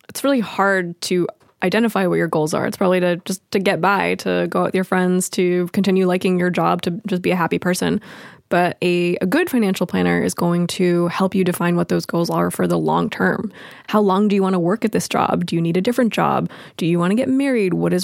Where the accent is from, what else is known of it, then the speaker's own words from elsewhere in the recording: Los Angeles, California, United States; I come from a background of music journalism and book editing, so I took a slightly left turn into the finance world, and I grew up in Los Angeles.